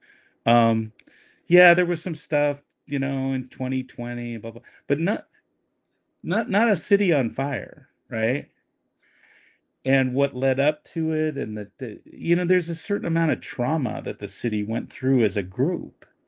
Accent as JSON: {"language": "English", "town": "Seattle", "region": "Washington", "country": "United States", "said": "And I'm from Seattle"}